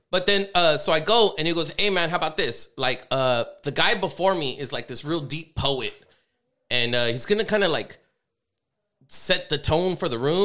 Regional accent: La Puente, California, United States; being a white boy growing up in La Puente bullshit.

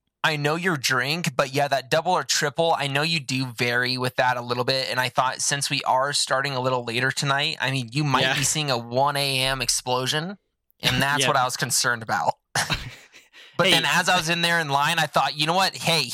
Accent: United States; Because I'm American, and I get the biggest one you can get because that's just what we do.

